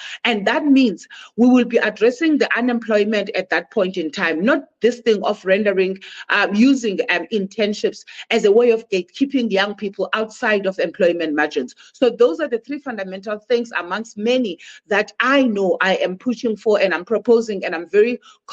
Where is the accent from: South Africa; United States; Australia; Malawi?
South Africa; Bizana, Eastern Cape; I am a South African born in the a place called Bizana. It's a small town in the Eastern Cape. I grew up there, and I originally emerged from the Eastern Cape.